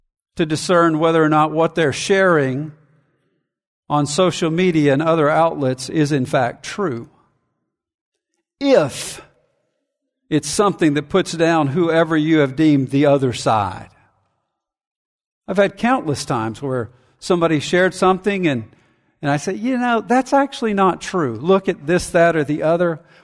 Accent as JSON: {"language": "English", "region": "Alabama", "country": "United States", "tie": "born or raised there", "said": "Now, I grew up in Alabama cheering for Alabama, and Alabama-Auburn rivalry is crazy."}